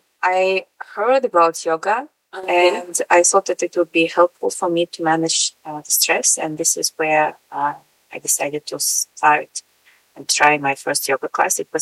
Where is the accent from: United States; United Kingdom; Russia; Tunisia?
Russia; I'm coming from Russia. Mm-hmm. I was born there and then I immigrated to Belgium 12 years ago.